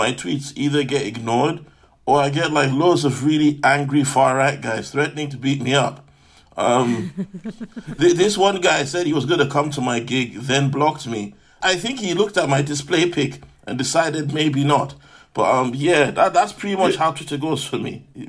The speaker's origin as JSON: {"language": "English", "region": "London", "country": "United Kingdom", "said": "I'm from South London."}